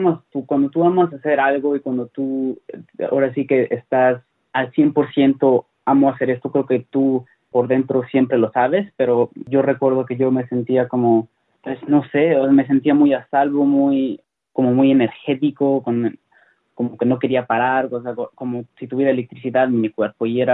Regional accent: Mexico; born there; yo nací en México

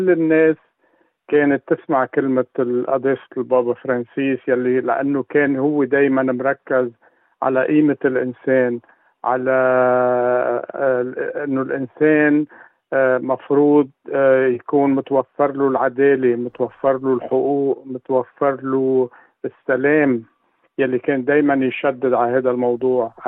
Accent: Lebanon; بس أنا كلبناني يمكن يكون شوي عندي مشاعر خاصة بهالموضوع

